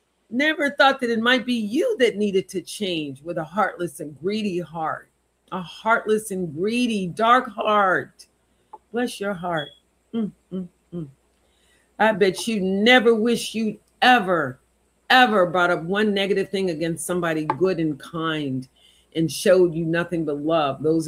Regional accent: the South, United States; I grew up in the South. So I was very familiar with prayer meetings

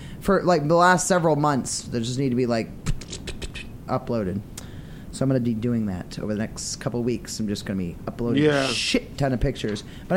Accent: Texas, United States; I grew up in Texas, don't ask me.

